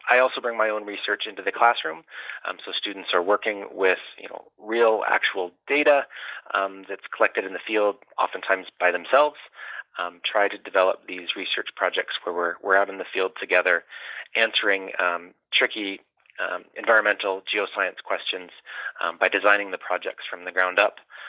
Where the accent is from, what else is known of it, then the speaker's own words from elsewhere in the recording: Alaska, United States; I grew up in Alaska and had the opportunity to study glaciers in person as a high school student.